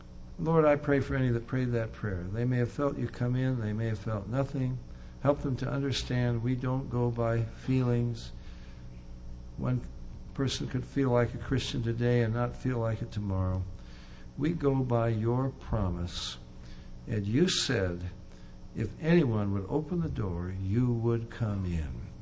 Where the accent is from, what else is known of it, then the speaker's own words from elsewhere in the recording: Riverside, United States; I was born and raised in Riverside.